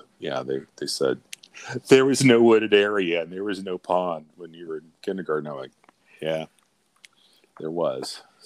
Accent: Anderson, Indiana, United States; I'm originally from Anderson.

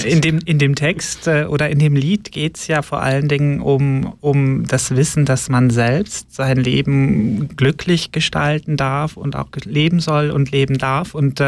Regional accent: Lower Saxony, Germany; moved away as an adult; now in Switzerland; Osnabrück. Das ist, war für mich die Weltstadt mit Herz, 40 Kilometer von meinem Geburtsort weg. Habe da ganz, ganz lange gelebt, bis ich 33 war.

